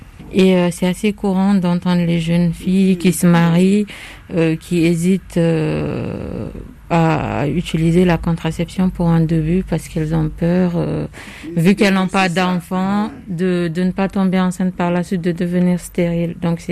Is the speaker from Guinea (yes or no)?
yes; Guinea; Ah, Guinée-Conakry. Ouais, Guinée-Conakry.